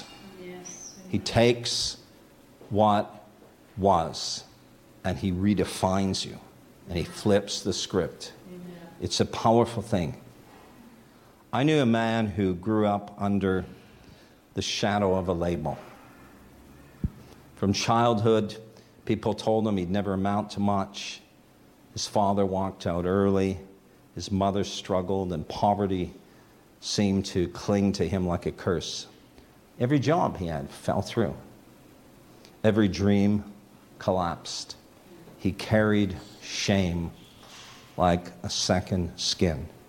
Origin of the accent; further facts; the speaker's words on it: Toronto, Ontario, Canada; I like Canada. That's where I'm from. I'm from Toronto. Toronto, we call it, right?